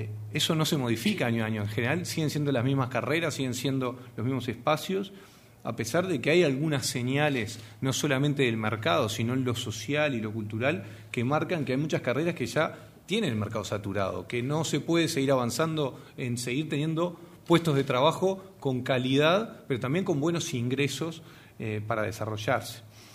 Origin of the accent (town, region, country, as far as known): Uruguay